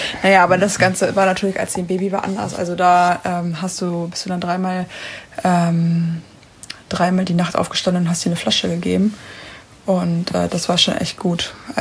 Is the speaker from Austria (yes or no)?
no; North Rhine-Westphalia, Germany; ich komme aus dem Pott.